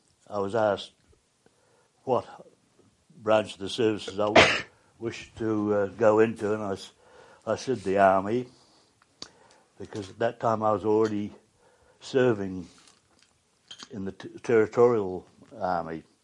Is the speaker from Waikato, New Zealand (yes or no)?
no; Dunedin, Otago, New Zealand; I was born in Dunedin, in the South Island of New Zealand.